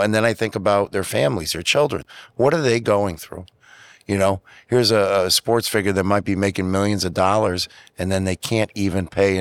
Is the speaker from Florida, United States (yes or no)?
no; Connecticut, United States; I grew up in Connecticut, and like I said, I watched that game